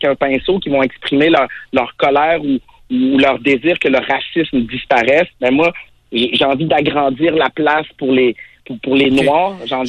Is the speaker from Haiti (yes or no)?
yes; Haiti; born there; je suis né en Haïti. J'ai-tu le droit de me considérer comme étant haïtien, québécois, de Québec, aussi canadien? Ma sœur, tu sais, moi, j'ai été adopté.